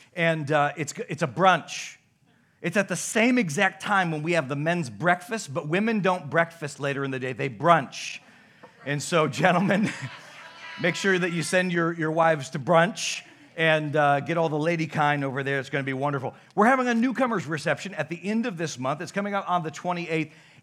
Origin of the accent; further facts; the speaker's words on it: Newaygo, Michigan, United States; I'm from Newaygo, everybody.